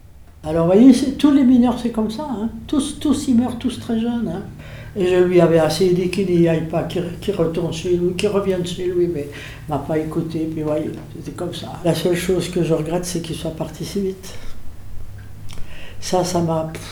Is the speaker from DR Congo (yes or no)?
no; Wallonia, Belgium; now in Switzerland; Moi, je suis belge. Je ne renie jamais mon pays, hein.